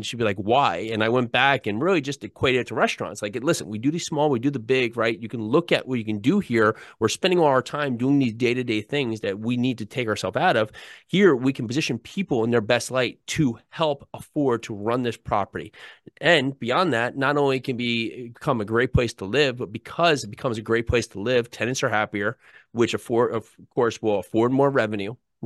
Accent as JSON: {"language": "English", "region": "New Jersey", "country": "United States", "tie": "born or raised there", "said": "I grew up in New Jersey, right? We met in New York City"}